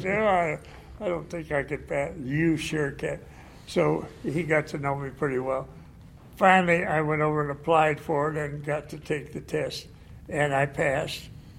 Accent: St. Mary's, Ohio, United States; I grew up in Ohio. Mm-hmm. And I graduated from high school and went. My home was in a little town named St. Mary's, 60 miles north of Dayton.

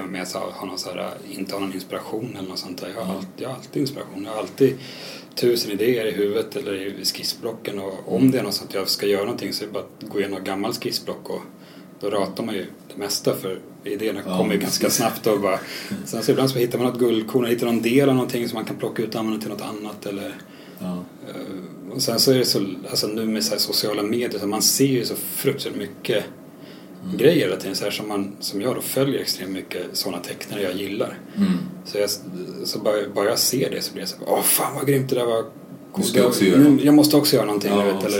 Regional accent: Lidingö, Stockholm County, Sweden; jag växte upp långt ute på Lidingö. Det var inte så mycket sånt där.

